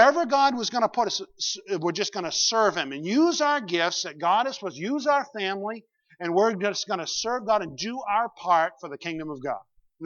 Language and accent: English; East Benton, United States; I grew up in East Benton. You know, if you know where East Benton is, because you were lost one time, okay? But it's just east of Benton, all right? And it's just a little place.